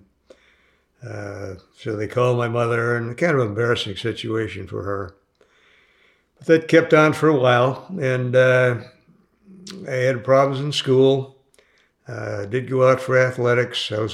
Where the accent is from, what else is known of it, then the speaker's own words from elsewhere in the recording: Milwaukee, Wisconsin, United States; Okay, yes, I was born in Milwaukee, Wisconsin, 1945, just before the war ended. And I grew up for the first few years anyway with a fairly wealthy family.